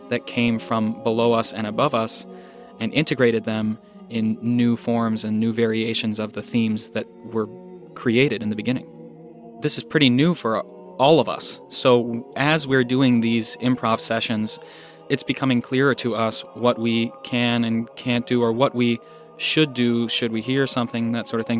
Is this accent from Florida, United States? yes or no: yes; Florida, United States; now in Minnesota, United States; I'm certainly not a Minnesota native. I grew up in Central Florida. I moved all over the country. Never thought I would be in the Midwest.